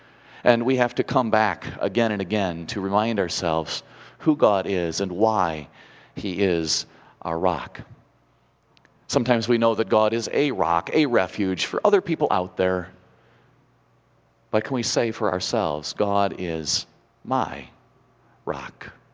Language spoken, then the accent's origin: English; Indiana, United States; Now, I grew up in Northwest Indiana, and if you've ever gone through Northwest Indiana